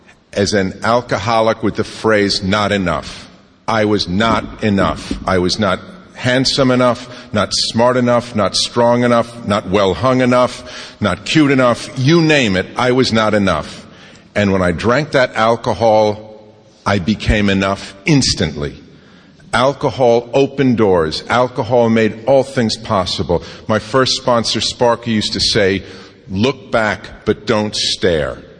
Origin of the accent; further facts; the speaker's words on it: New York, United States; I come from New York, which is known to be a very liberal, very dangerous, very wild city